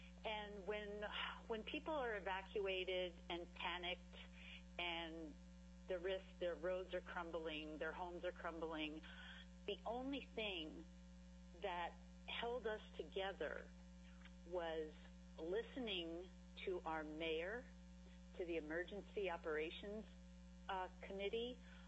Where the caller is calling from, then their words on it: Haines, Alaska, United States; I'm calling from Haines